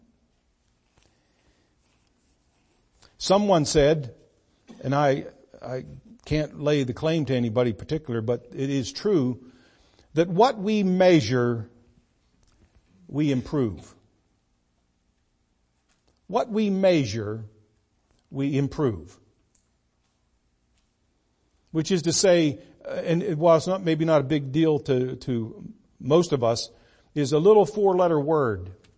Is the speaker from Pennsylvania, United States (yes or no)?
yes; Freeport, Pennsylvania, United States; Well, everybody knows where Pittsburgh's at, but if I'm going to say I'm from Freeport, Pennsylvania, well, where is that at? Oh, it's about 35 minutes north Pittsburgh.